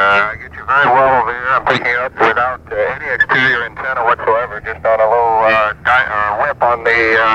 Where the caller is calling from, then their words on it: Sioux Falls, South Dakota, United States; We're calling from Sioux Falls, South Dakota, USA.